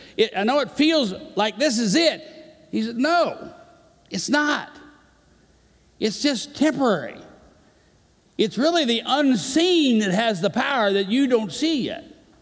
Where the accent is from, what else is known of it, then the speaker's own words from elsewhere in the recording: Kansas City, Missouri, United States; I was from Kansas City. My mother said, there's nothing good in St. Louis. Why would you want to do that? Lifetime Kansas Cityan, right?